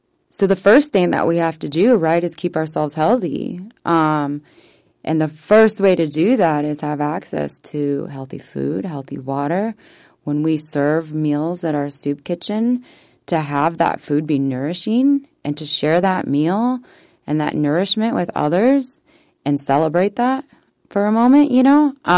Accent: Iowa, United States; You know, I'm 36 now. I grew up on the Raccoon River pretty much every day, playing, splashing, you know.

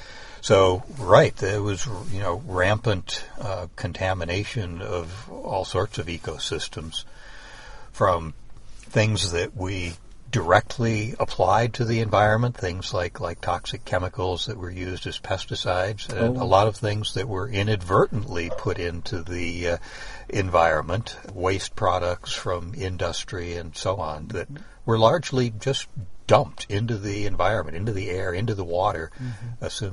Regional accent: Cleveland, Ohio, United States; In my hometown in Cleveland, Ohio, there were times when I was down bird watching at the mouth of the Cuyahoga River

